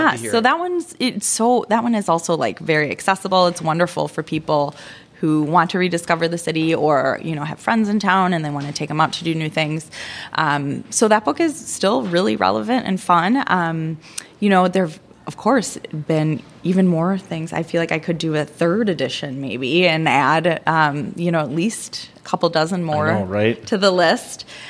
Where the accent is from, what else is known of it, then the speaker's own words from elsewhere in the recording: Milwaukee, Wisconsin, United States; also born or lived in Iowa City / Chicago; So I grew up in Milwaukee. I grew up in the burbs, though, and so I didn't really experience the city until 2000 when I moved back.